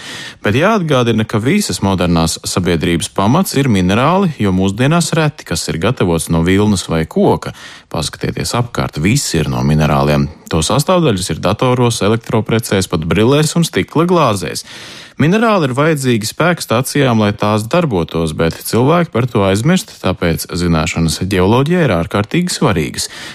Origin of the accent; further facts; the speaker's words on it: Gothenburg, Västra Götaland, Sweden; now in Luxembourg; Šobrīd es dzīvoju Luksemburgā, bet esmu uzaudzis Zviedrijā Gēteborgas pilsētā